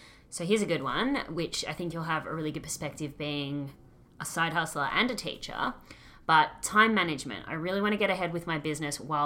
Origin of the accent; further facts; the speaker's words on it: Australia; accent: Australian; Blame my Australian accent.